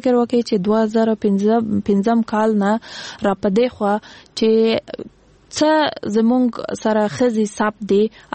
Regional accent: Kandahar, Afghanistan; زه خپل د کندهار د ولایت یم او ما تحصیل د حقوق په بخش کې کړې دي د امریکایانو پانتون کې دلته په کابل کې

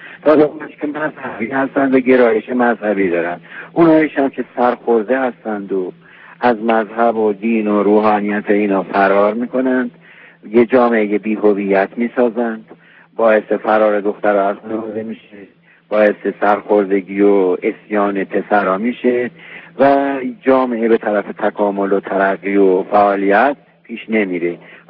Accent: Iran; من که از ایران هستیم

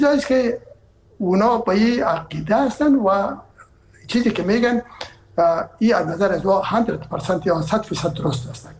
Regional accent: Herat, Afghanistan; من که اصلا از هرات هستم و پدر مادر من هرات هستن

